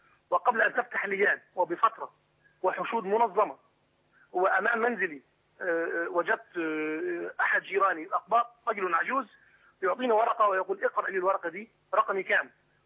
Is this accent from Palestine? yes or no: no; Upper Egypt, Egypt; طائرات الهليكوبتر لم نراها عندنا في الصعيد حقيقة